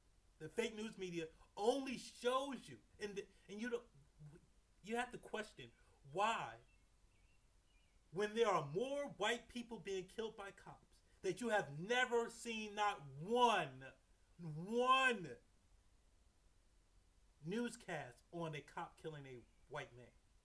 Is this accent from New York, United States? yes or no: yes; New York City, New York, United States; New York City, New York, I'm from New York.